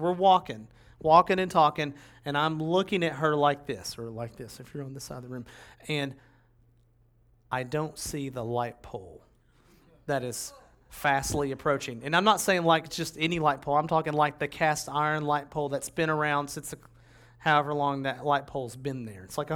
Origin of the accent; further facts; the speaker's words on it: Tennessee, United States; I'm from Tennessee, so I'm going to say Southern very pointedly.